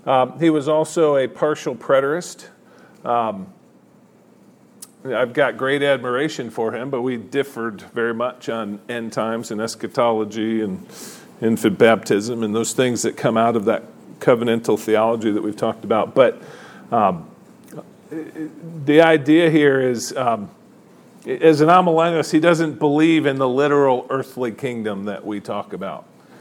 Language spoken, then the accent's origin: English; Michigan, United States; You got people in my home state of Michigan having rallies, Death to America.